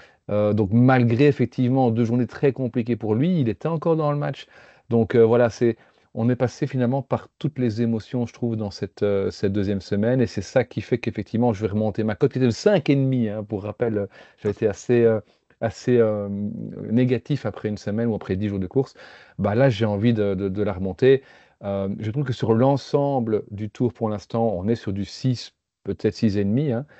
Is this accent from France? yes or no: no; Belgium; nous, en tant que Belges